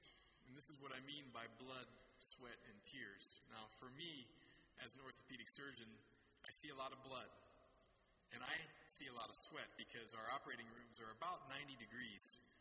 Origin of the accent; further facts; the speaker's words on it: Mansfield, Ohio, United States; ended up back in my home state of Ohio. I grew up in Mansfield and attended the Ohio State University for medical school.